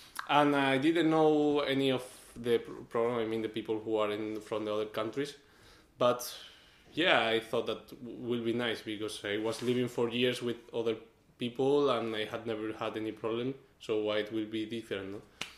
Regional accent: Spain; English is a second language; maybe you are from Austria, you are from Romania, I'm from Spain

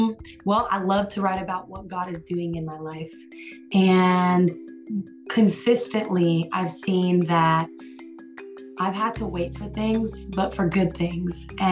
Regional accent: Dallas, Texas, United States; I'm from Dallas, Texas, but I go back and forth from Dallas to Nashville, do a lot of recording.

